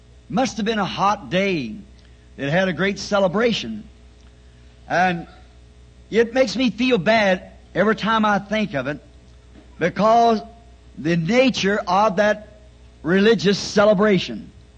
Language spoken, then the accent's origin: English; the South, United States; I'm a Southerner, you know, and so I just have to, I can't think of it too fast.